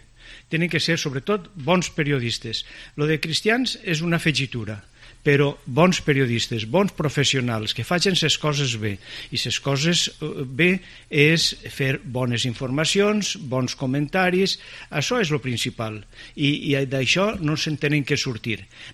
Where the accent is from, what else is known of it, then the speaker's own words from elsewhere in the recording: Valencian Community, Spain; moved away as an adult; also born or lived in Madrid; Jo som valencià, però havia estudiat i treballat a Madrid i això m'era completament desconegut.